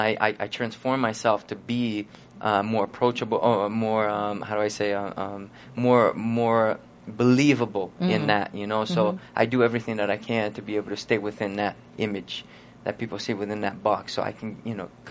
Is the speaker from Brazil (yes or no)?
yes; Brazil; Yeah, no, I'm from Brazil.